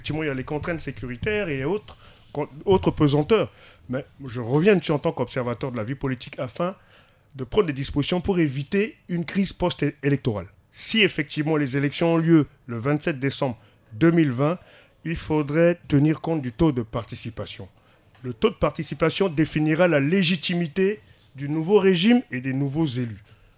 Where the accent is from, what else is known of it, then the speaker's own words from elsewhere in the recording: Central African Republic; Moi, en tant que centrafricain, je ne connais pas le nombre de bureaux de vote.